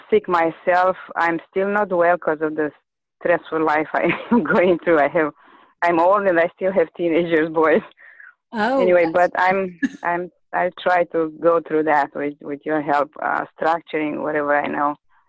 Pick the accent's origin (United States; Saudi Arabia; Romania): Romania; I'm from Romania.